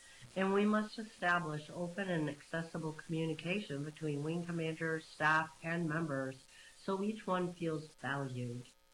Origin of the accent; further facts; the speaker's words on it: Chippewa Falls, Wisconsin, United States; moved away as an adult; now in Hebron, United States; Well, I hail from the great state of Wisconsin. I was born and raised in Chippewa Falls. I now live just over the border in Hebron, Illinois, with my husband.